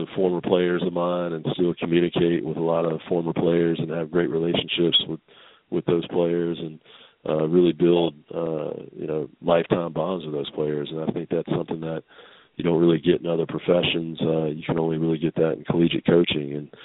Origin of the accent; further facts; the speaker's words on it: Hickory, North Carolina, United States; I'm from Hickory, North Carolina.